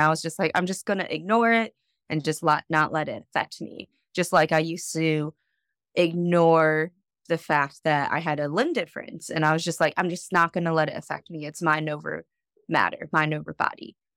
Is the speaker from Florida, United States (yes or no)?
no; Ohio, United States; also born or lived in Korea; So I was adopted in Korea when I was 6 months old. And then I grew up in Ohio, and my family, I believe, is mostly Scottish on my dad's side